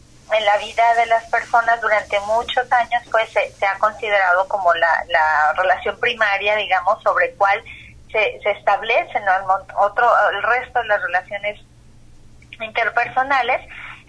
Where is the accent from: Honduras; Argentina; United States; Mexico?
Mexico; si bien como mexicanos damos mucha prioridad a esta fecha